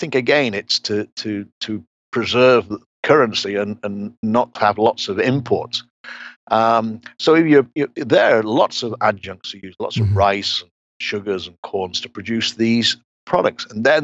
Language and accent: English; England, United Kingdom; I come from England.